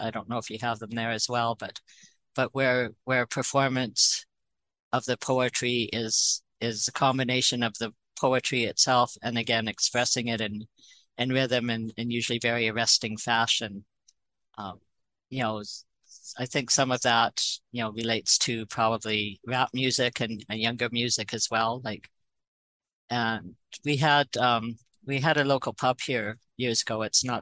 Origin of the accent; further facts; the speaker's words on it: Canada; because I'm Canadian